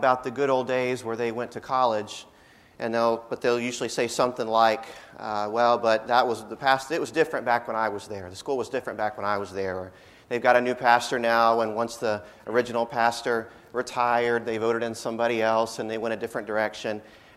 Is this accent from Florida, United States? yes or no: yes; Ocala, Florida, United States; We've lived in between here and my hometown in Ocala, and it's great to be back in Haines City.